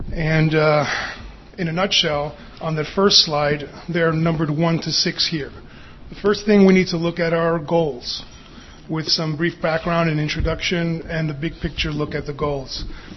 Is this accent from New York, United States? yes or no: yes; New York, United States; first language Greek; English is a second language; I have trouble growing up in New York speaking slow sometimes. Καλώς ήρθατε, εύχομαι καλή ώρα και να μάθουμε κάτι that's welcome. It's Greek, my first language.